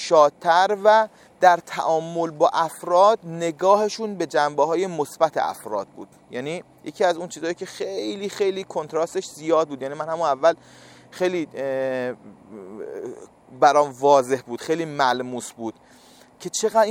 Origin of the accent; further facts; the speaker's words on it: Iran; من گفتم که ما ایرانی هستیم.